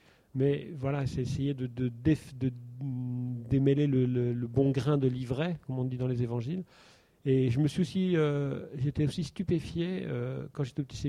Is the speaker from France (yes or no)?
yes; Pays de la Loire, France; born there; Je suis né en Vendée, donc une terre profondément catholique, comme on dit.